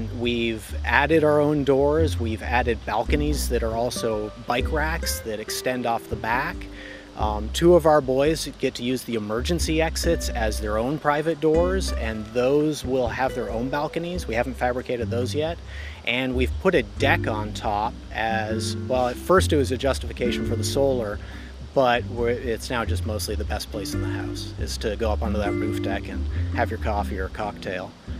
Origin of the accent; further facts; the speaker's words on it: Canada; also born or lived in United States; I'm not from Iowa, but my family's from Iowa. I'm from everywhere and nowhere, born in the States, but grew up in Canada.